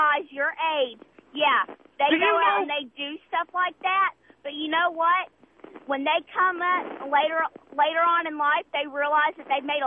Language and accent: English; Lawrenceville, Georgia, United States; I'm from Lawrenceville.